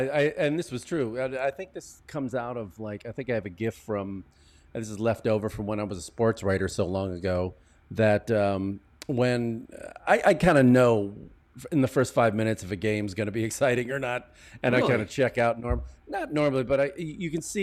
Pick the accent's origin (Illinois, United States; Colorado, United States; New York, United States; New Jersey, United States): Illinois, United States; Chicago; What passes for sausage in California is not what we grew up with in Chicago.